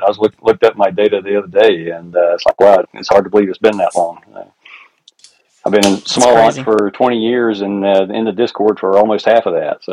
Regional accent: North Carolina, United States; Yeah, I grew up in North Carolina. Yeah, I went to college there, a little town called Mount Airy up in the mountains in North Carolina.

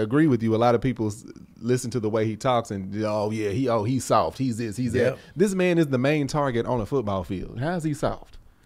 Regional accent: the South, United States; because we come from the South where you heard Goose's accent, mine's like, yeah, y'all, you know

